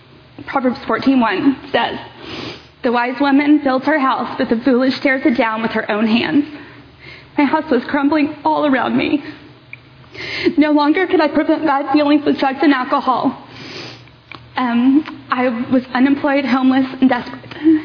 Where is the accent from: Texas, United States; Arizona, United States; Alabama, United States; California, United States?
Texas, United States; Dallas; born there; I was born in Dallas to two Christian parents.